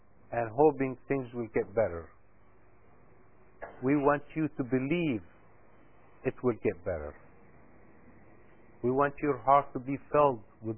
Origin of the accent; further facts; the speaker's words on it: Uzbekistan; first language Uzbek; English is a second language; I'm originally from Uzbekistan, so I speak my mother tongue language, the Uzbek language.